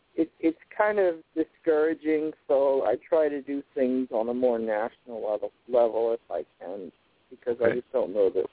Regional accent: New Jersey, United States; also born or lived in Florida / New Hampshire; I'm not from here originally. I'm from South Jersey. And, you know, then I was in the service, and then I went to Florida, and then I went to New Hampshire for 19 years.

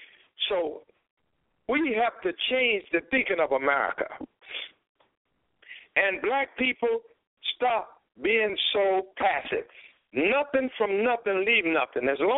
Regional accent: Southern US, United States; See, I was taught good when I was raised up in the South, right, okay?

